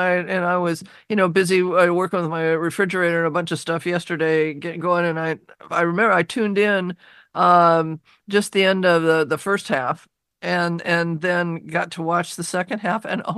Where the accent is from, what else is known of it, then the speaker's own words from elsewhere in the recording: Seattle, Washington, United States; remember, you know that I grew up in Laurelhurst and spent my very young childhood in football season at Husky Stadium.